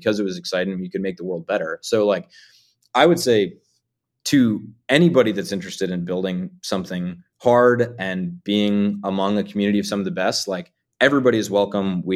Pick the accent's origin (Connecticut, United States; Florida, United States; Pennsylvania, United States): Connecticut, United States; I grew up in Connecticut on Long Island Sound.